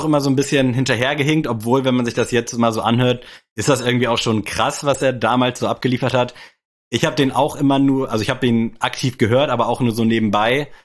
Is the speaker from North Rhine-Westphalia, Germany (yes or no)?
no; Berlin, Germany; ich bin ein Berliner